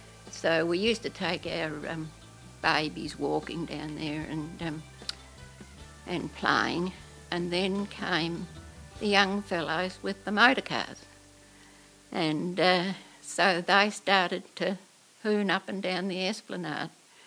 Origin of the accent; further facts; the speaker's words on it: New Norfolk, Tasmania, Australia; I was born here in New Norfolk, and my father built that shop the year I was born, which was 1929. So I was brought up in High Street